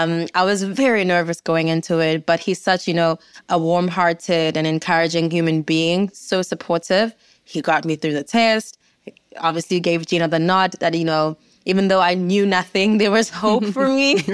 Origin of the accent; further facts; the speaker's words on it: South Africa; it's an African story based on a real tribe of an all-female army that I, as a South African, had no clue about.